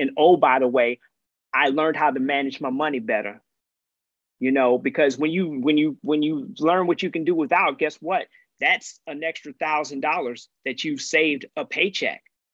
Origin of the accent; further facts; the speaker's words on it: Georgia, United States; what I paid in my townhome, I could have bought a mansion in my hometown in Georgia.